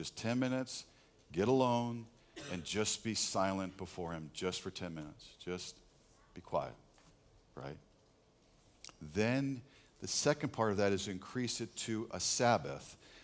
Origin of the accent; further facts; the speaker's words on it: New York, United States; And I'm a city guy. I grew up in New York.